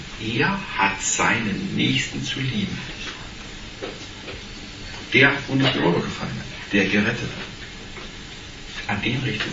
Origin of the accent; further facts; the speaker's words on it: Saxony, Germany; Im Erzgebirge, wo ich aufgewachsen bin, da konntest du die Türen auflassen